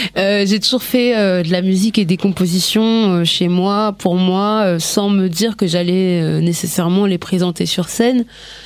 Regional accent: France; born there; Et moi, je suis née en France de parents qui sont nés au Congo.

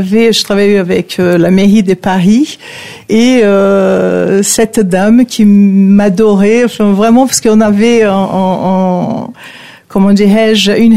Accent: Brazil; French is a second language; moved away as an adult; now in France; En fait, je suis brésilienne. Je suis arrivée en France il y a déjà quelques

